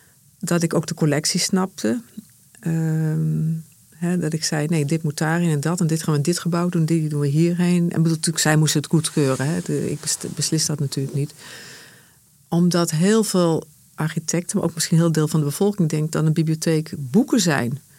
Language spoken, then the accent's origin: Dutch; Heerlen, Limburg, Netherlands; also born or lived in Sittard; ik ben geboren in Limburg, in Sittard. Heb in Heerlen gewoond tot mijn 8e. Ik heb natuurlijk echt een Limburgse vader en een Achterhoekse moeder uit Ulft.